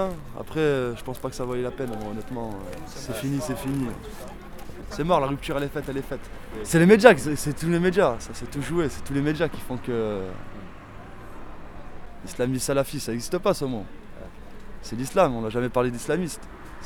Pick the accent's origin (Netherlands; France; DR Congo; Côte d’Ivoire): France; on est nés en France, on est français. On connaît les lois, on a grandi avec ça